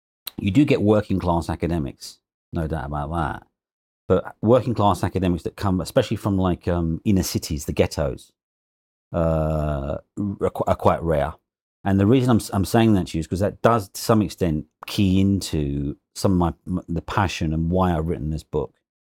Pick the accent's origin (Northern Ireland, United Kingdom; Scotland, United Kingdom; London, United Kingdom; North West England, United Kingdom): London, United Kingdom; I was born and bred in London, East London, young kid, grew up in a very ordinary, very poor working-class family in Hinton Hackney, East London, all right?